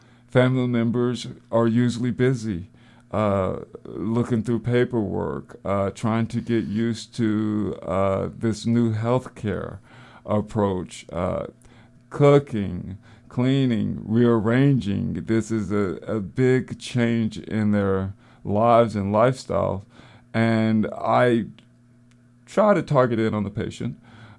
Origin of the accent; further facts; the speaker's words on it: the South, United States; I'm a Southerner, and we don't just walk into your home.